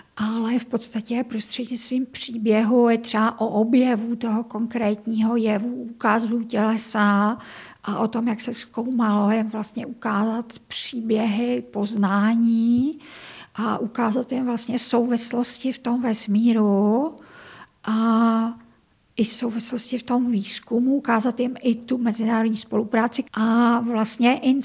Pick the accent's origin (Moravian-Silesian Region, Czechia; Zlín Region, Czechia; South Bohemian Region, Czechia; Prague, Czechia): South Bohemian Region, Czechia; České Budějovice; born there; A já jsem Jihočeška rodem, opravdu, já sama jsem se narodila v Českých Budějovicích a rodiče pocházejí z Jindřichohradecka, z malé vesničky